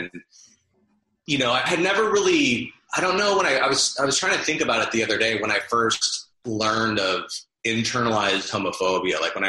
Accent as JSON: {"language": "English", "region": "Arizona", "country": "United States", "lives_now": "Los Angeles, United States", "said": "And then that actually brought me out to, I'm from Arizona, and that brought me out to Los Angeles to work for GLAAD"}